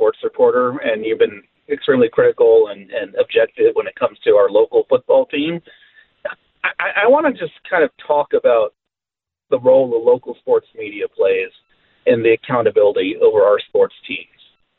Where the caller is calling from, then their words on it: Fairfax, Virginia, United States; Fairfax, man.